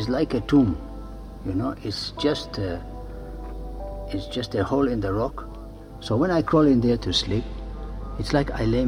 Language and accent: English; Australia; of the Coptic Orthodox Church. I have come from Australia, I'm Australian.